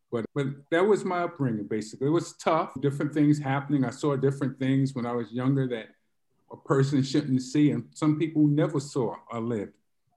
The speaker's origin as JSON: {"language": "English", "town": "Bedford-Stuyvesant", "region": "New York", "country": "United States", "tie": "born or raised there", "said": "I grew up in Bed-Stuy. I was on Lexington Avenue. If you knew Lexington Avenue at that time, it was just a row of tenements and a lot of suffering and poverty over there."}